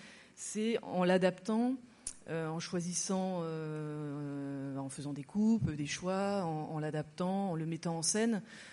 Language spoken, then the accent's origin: French; Ajaccio, Corsica, France; À Ajaccio aussi, hein, puisque je viens d'Ajaccio.